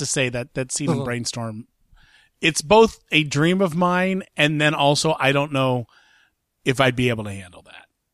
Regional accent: Ireland; I'm Irish.

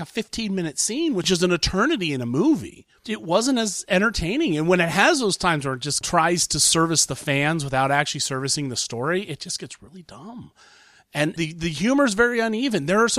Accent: Columbus, Ohio, United States; And in my hometown in Columbus, Ohio, it's expanding.

